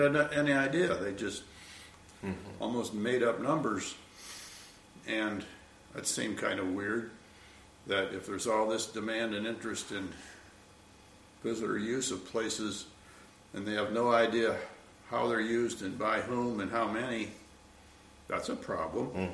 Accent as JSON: {"language": "English", "region": "Ohio", "country": "United States", "tie": "born or raised there", "said": "I grew up in Ohio and spent some time in the islands of Western Lake Erie"}